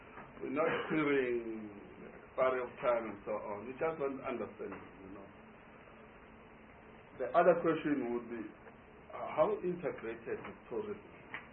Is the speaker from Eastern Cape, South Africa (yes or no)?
no; KwaZulu-Natal, South Africa; You know, I come from KwaZulu-Natal where there are rural areas.